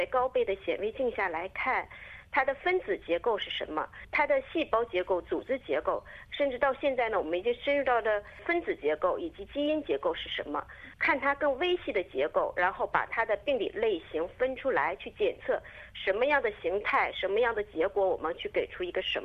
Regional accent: Qiqihar, Heilongjiang, China; 在国内读的大学，在哈尔滨医科大学读了学士，学士毕业之后，然后回到我的家乡黑龙江省齐齐哈尔市，在齐齐哈尔医学院附属第一院做了病理科，工作了5年。

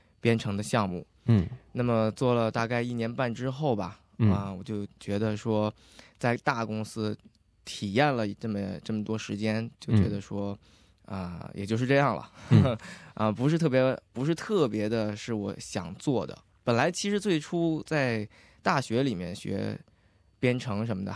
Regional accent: Beijing, China; accent: Beijing; now in Australia; 我是北京出生，北京长大的，我的年龄的一半的时间吧，可以说十多年，是在北京长大的，所以说我说中文肯定是没有问题，当然了，我刚来澳大利亚的时候，我的北京口音很重

